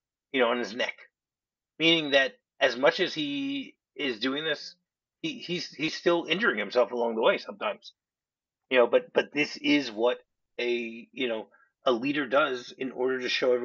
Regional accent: Michigan, United States; moved away; I grew up in Michigan. So, you know

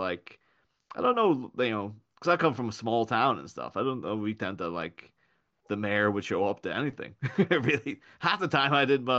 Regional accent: Ireland; now in Liverpool, United Kingdom; I'm mostly Irish and I moved over to Liverpool, which is a very left-leaning city.

